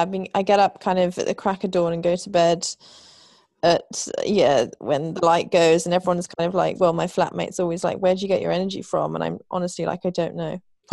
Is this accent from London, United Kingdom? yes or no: yes; Islington, London, United Kingdom; We lived in London. I grew up in Islington.